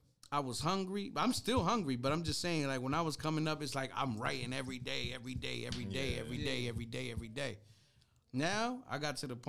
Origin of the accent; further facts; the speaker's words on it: Orange, New Jersey, United States; growing up in Old Range.